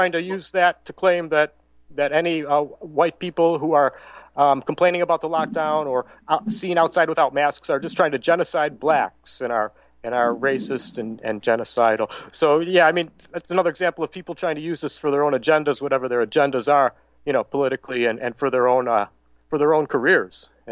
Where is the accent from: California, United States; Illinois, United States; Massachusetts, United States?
Illinois, United States; Chicago; I'm in Chicago, Illinois, born and raised in Chicago here. I grew up near Midway Airport on the south side